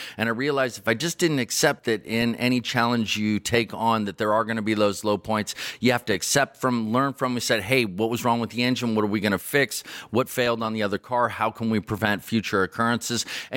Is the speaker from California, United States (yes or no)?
yes; California, United States; now in Loomis, United States; You know, I've born and raised in the Bay Area, and I've lived in Silicon Valley for the last 25 years of my life.